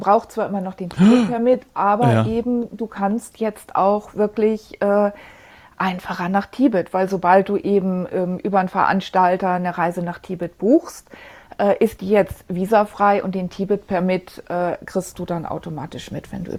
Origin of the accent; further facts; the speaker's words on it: Bremen, Germany; Ich komme ja ursprünglich aus Bremen